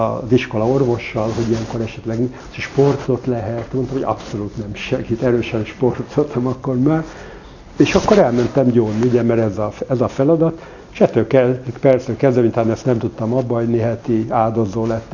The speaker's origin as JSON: {"language": "Hungarian", "region": "Budapest", "country": "Hungary", "said": "Igen, pesti, budai vagyok, nem pesti, igen."}